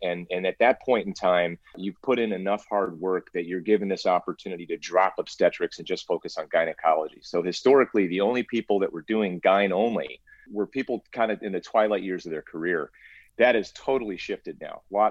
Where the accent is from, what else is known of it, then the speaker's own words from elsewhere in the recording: Cincinnati, Ohio, United States; moved away as an adult; now in California, United States; Then I was back in my hometown, Cincinnati, for med school. Right around that time, I decided it was time to move out west.